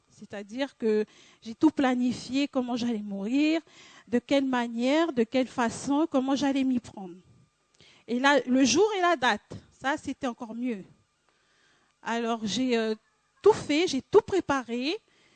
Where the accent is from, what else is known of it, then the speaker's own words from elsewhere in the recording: New Caledonia; je viens de la Nouvelle-Calédonie.